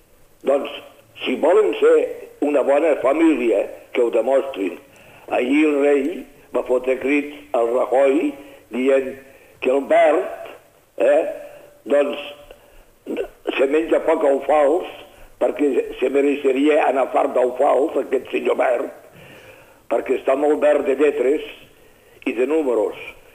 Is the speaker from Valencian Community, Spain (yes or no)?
no; Catalonia, Spain; La reacció catalana, jo em sento molt amb molta reacció com a català.